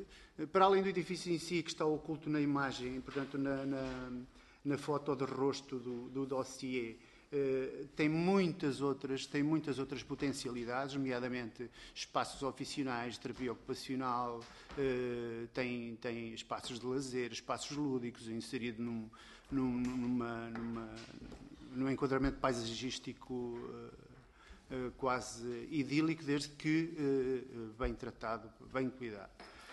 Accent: Lourdão, Portugal; sou nascido e criado em Lourdão.

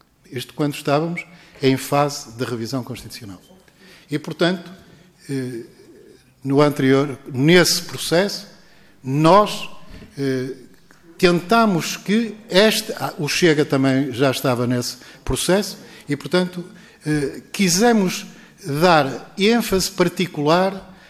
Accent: Minho, Portugal; sou do Minho, e portanto não me assusta nada ambientes muito pesados

